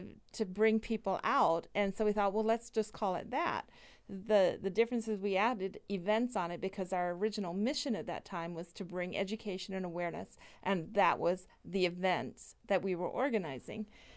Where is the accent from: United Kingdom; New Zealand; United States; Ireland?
United Kingdom; England; Now, I'm originally from England. I have family all over the world in different areas.